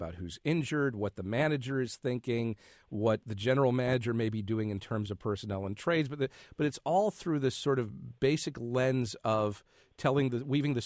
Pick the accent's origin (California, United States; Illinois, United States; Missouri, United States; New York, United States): Missouri, United States; St. Louis; I grew up in St. Louis, and I'm a Cardinals fan